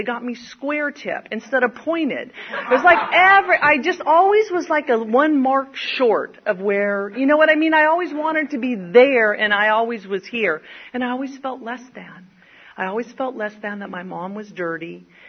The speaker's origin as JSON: {"language": "English", "region": "California", "country": "United States", "said": "we lived in Morgan Hill. I come from the Bay Area"}